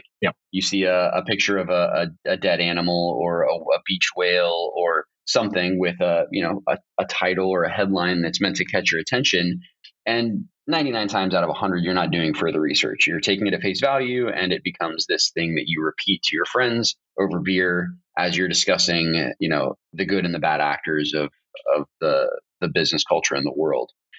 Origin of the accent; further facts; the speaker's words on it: Florida, United States; maybe it's growing up in South Florida and having a lot of friends that were from that part of the world.